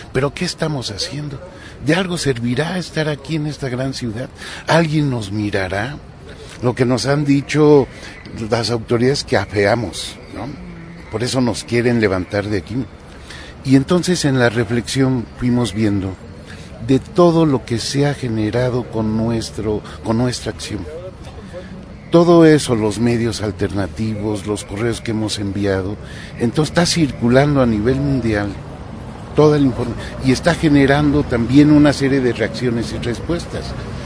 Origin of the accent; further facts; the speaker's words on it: Michoacán, Mexico; soy michoacano de la UNORCA